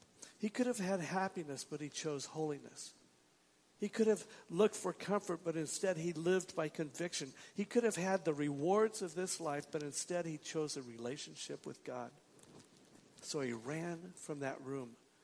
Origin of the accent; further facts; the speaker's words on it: Washington, United States; I'm from Washington State.